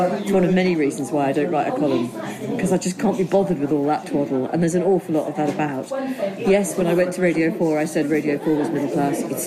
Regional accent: Liverpool, North West England, United Kingdom; I come from Liverpool. My mum and dad were clerical workers.

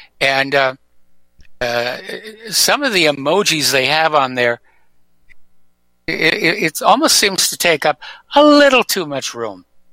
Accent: Hawaii, United States; It's actually unusually warm for this time of year for Indiana, but given that we're from Hawaii, it actually feels rather comfortable.

